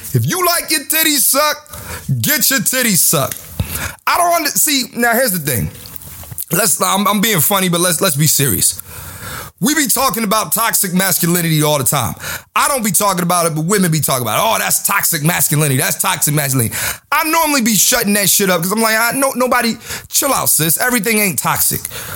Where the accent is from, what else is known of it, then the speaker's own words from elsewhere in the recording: Philadelphia, Pennsylvania, United States; I'm born June 20th, 1987. I'm from Philly